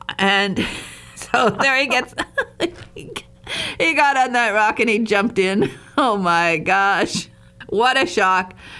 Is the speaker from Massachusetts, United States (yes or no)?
no; Michigan, United States; Well, there are so many joys about coming from Michigan, and for me, you know, I'm from Berega, Michigan, which is in the northern, you know, really up in the Upper Peninsula. I'm a Youper.